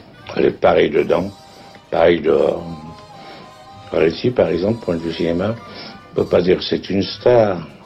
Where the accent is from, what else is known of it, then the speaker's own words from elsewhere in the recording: Neuilly-sur-Seine, Île-de-France, France; born there; Moi, je suis né pas loin, à Neuilly.